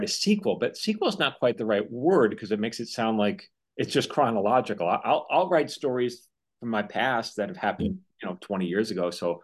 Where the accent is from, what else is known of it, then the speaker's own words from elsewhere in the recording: Yonkers, New York, United States; accent: Yonkers; And my accent is Yonkers. And yet, for some reason, as a child, I didn't think because I didn't live in Yonkers, I didn't grow up there, I couldn't have anything to write about